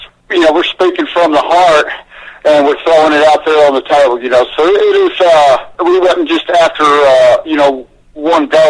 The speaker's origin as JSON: {"language": "English", "town": "Dumas", "region": "Texas", "country": "United States", "tie": "born or raised there", "said": "because my label comes from my hometown of Dumas, Texas."}